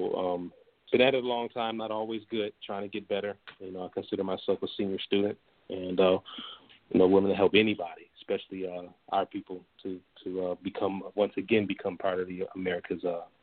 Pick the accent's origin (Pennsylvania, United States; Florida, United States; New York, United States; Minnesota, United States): New York, United States; Buffalo; My background is I was raised in the Dory Miller Rifle and Pistol Club of Buffalo, New York, which was started by my dad in 1980.